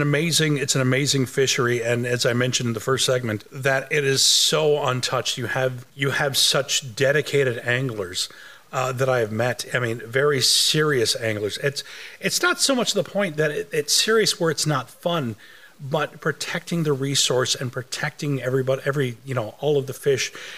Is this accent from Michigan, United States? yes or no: yes; Lansing, Michigan, United States; one of them actually has been to Lansing, my hometown in Michigan.